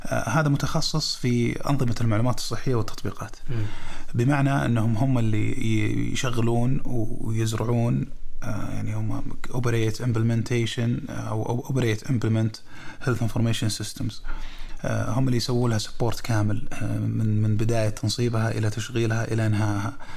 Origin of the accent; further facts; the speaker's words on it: Saudi Arabia; عندنا في السعودية في عندنا هيئة البيانات أصدرت